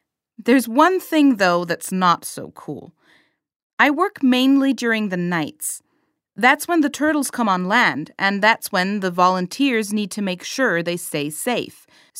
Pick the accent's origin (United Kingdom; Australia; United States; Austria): Austria; from Austria. Here I am in Barbados.